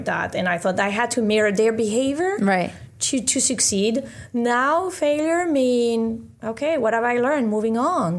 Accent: France; now in Caribbean; I moved away from France 6,000 miles. I thought it was a good distance straight to the Caribbean.

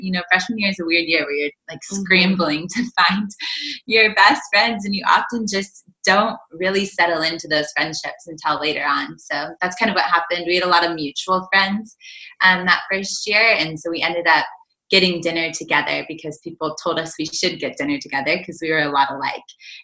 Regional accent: North Carolina, United States; Yeah, okay, so … I am from North Carolina, so the mountains of North Carolina, pretty much opposite of LA.

